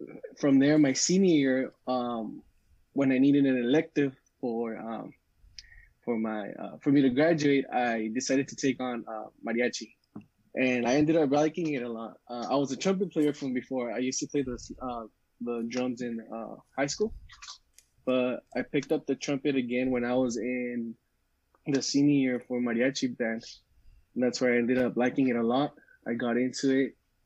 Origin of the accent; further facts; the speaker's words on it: Calexico, California, United States; I'm from Calexico, California.